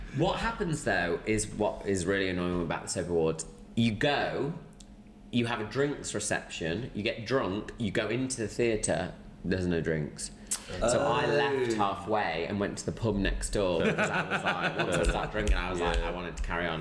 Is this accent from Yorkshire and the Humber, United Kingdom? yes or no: yes; Grimsby, Yorkshire and the Humber, United Kingdom; I'm very showbiz, but I'm also from Grimsby.